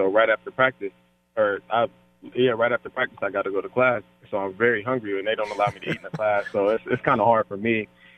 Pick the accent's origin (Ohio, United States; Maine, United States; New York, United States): Ohio, United States; Cincinnati; since it's in Indianapolis, I'm from Cincinnati. That's an hour and a half away